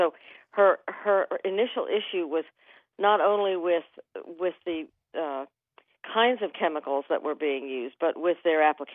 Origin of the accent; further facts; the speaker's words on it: Pittsburgh, Pennsylvania, United States; I grew up in Pittsburgh, about three hills over from where Carson was born